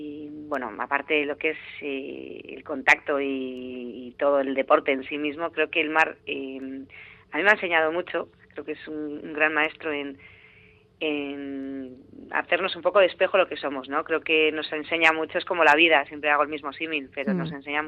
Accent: Orio, Basque Country, Spain; now in Zarautz, Spain; yo soy de Orio y desde chiqui empecé antes más con el corcho, con el body.

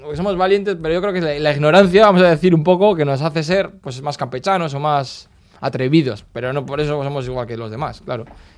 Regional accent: Basque Country, Spain; somos una banda de Rioja, Alavesa, pero que no hablamos euskera.

